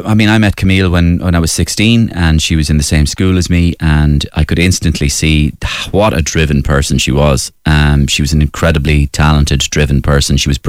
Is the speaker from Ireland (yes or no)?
yes; Waterford, Munster, Ireland; I grew up in Waterford